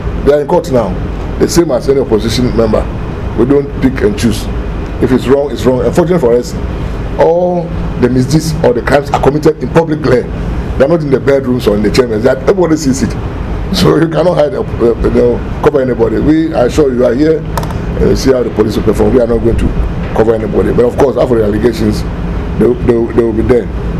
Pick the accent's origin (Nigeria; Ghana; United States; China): Ghana; But we, as Ghanaian policemen, have tried to be, as I said, very neutral, adopt a middle position, be impartial as possible.